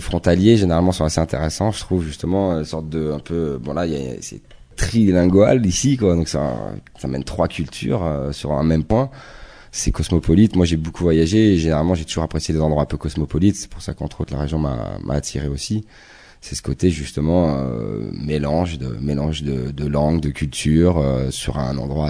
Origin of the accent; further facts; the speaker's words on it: Paris, Île-de-France, France; j'ai grandi à Paris et quand je suis parti vivre autre part de Paris, ça m'a permis d'avoir un regard sur Paris, après sur la France.